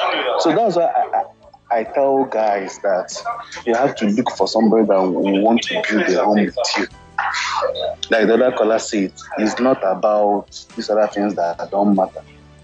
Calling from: Canada; Yeah, I'm calling from Canada.

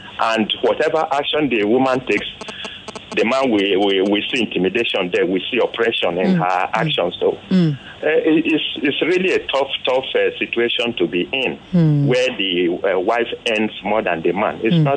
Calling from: Yaba, Lagos, Nigeria; I'm calling you from Yaba.

